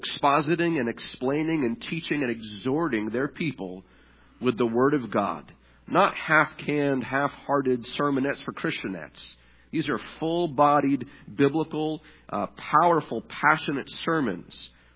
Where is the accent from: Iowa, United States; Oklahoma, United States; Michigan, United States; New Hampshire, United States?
New Hampshire, United States; Gilmanton Iron Works; But we planted in my hometown of Gilmanton, Ironworks, New Hampshire.